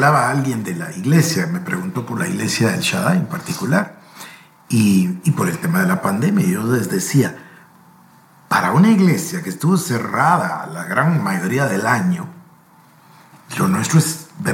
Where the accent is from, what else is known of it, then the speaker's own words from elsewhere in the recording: Guatemala; aquí en Guatemala, pues obvio, somos guatemaltecos